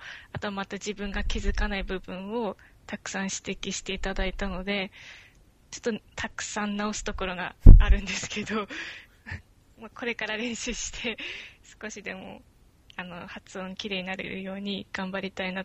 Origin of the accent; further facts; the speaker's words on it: Tohoku, Japan; 東北です。